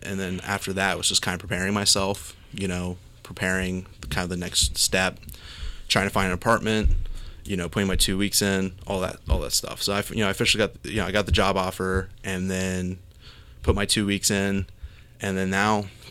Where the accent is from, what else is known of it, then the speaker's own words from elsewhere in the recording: Dayton, Ohio, United States; that I'm from Dayton, and I'm from, like, the greater Dayton area, and that, you know, I would love to have an opportunity to, you know, report for my hometown paper.